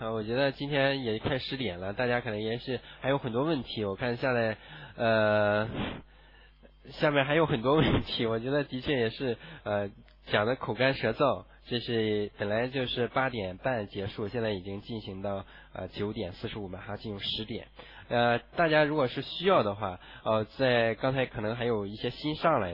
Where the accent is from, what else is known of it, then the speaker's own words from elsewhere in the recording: Tai'an, Shandong, China; 我家是泰安的，然后呢，99年呢在莱阳农学院毕业，然后呢一直在山东，然后今年呢在天津负责在生技集团天合力供职啊。